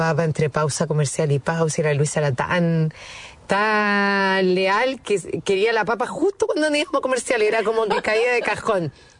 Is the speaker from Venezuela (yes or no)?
no; Chile; como mamá y como mujer chilena